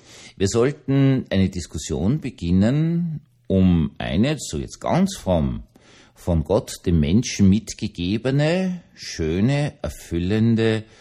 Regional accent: Austria; Also das würde ich jetzt so als Österreicher sehr cool empfinden.

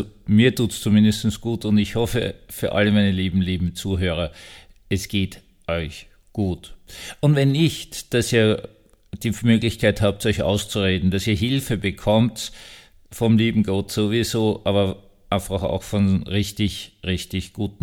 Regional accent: Austria; Entschuldigung, aber das musste jetzt kommen als Österreicher.

